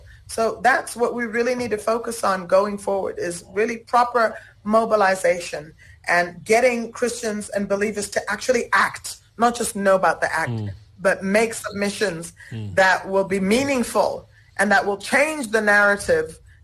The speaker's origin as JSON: {"language": "English", "country": "Canada", "tie": "born or raised there", "lives_now": "South Africa", "said": "I grew up in Canada."}